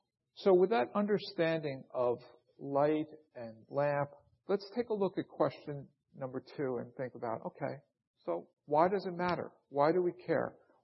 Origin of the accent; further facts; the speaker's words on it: New York, United States; I mentioned I am from New York, and sometimes I speak quickly.